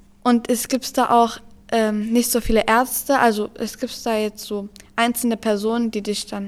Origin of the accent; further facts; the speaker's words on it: Lebach, Saarland, Germany; born there; Ich bin in Lebach geboren, also in Saarland.